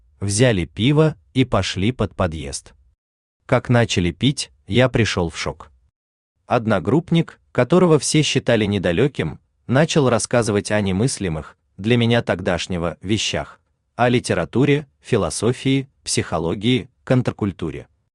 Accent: Vitebsk, Vitebsk Region, Belarus; born there; На физическом уровне я родился в Витебске. По прописке место рождения, деревня Прудники Докшицкого района Витебской области Республики Беларусь

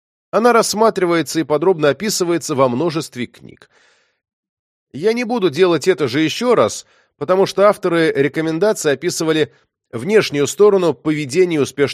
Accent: Russia; born there; Я родился в России, в простой семье, учился в школе, работал, получил 2 высших образования.

